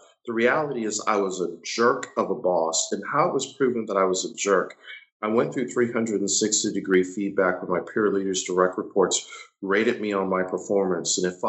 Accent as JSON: {"language": "English", "town": "Buffalo", "region": "New York", "country": "United States", "said": "I said, dude, I'm from Buffalo, New York."}